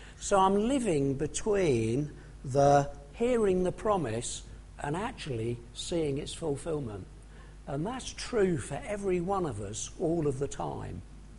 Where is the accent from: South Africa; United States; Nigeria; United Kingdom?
United Kingdom; England; Now, I was born in England and I've always lived in England, so I'm not very familiar with names that come from other cultures.